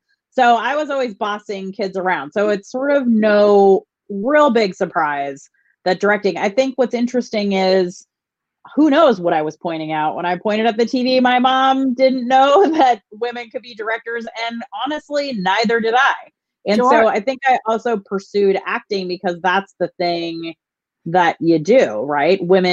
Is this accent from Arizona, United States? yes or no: no; Placerville, California, United States; No, I'm from Northern California, a place called Placerville, which is near Lake Tahoe, or sort of in between Sacramento and Lake Tahoe. Small town.